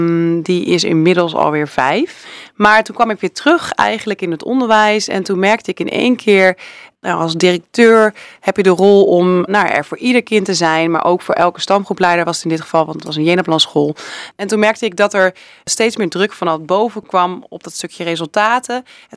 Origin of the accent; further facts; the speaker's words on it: Epe, Gelderland, Netherlands; Ik ben een geboren getogen Epenaar. Okay. Mijn ouders komen uit het Westen.